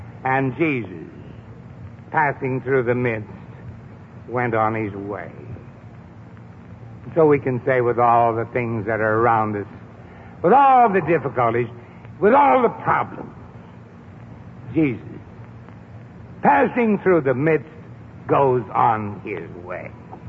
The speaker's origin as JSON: {"language": "English", "region": "New England", "country": "United States", "accent": "New England", "said": "Well, you don't get that in my New England accent and the French, but being interpreted, it means this."}